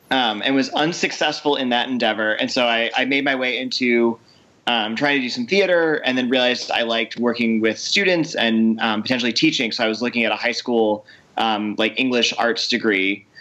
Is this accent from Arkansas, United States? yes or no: no; Ohio, United States; also born or lived in Connecticut; now in Boston, United States; no, I'm from Ohio originally.